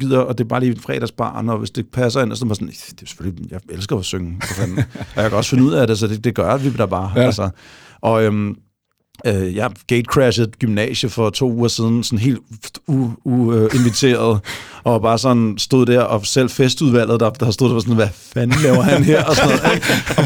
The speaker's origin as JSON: {"language": "Danish", "town": "Amager", "region": "Capital Region of Denmark", "country": "Denmark", "said": "det var at skyde det på Amager, hvor jeg er fra"}